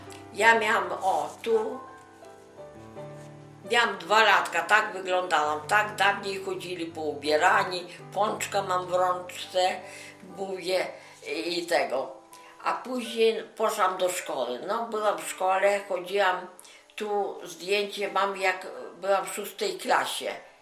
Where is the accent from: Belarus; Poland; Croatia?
Belarus; Stowbtsy, Minsk Region; Urodziłam się w 1928 roku, 28 sierpnia, miasto Stulpce. To jest powiatowe miasto, duże miasto.